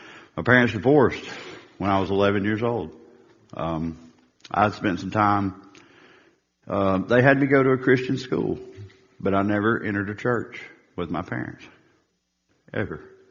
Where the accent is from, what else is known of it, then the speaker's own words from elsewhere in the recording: Birmingham, Alabama, United States; born there; I was born in Birmingham, Alabama.